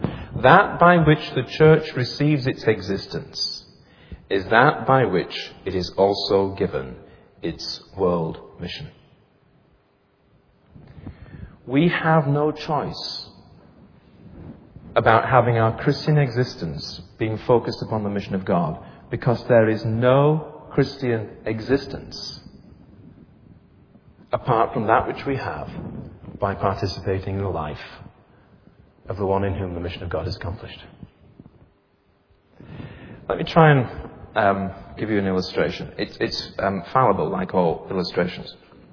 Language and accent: English; Yorkshire and the Humber, United Kingdom; I was born in Yorkshire, and I am a Yorkshireman.